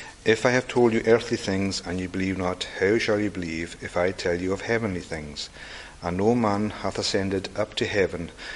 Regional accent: Scalpay, Scotland, United Kingdom; I'm from Scalpy in Harris, and I've lived there all my life. And I was raised by Christian parents

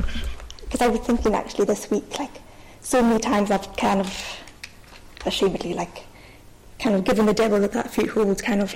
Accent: Scalpay, Scotland, United Kingdom; So I'm living in Scalpay, which I suppose is kind of a good place to start. So I was brought up in Scalpay, which was lovely. Very thankful for my upbringing.

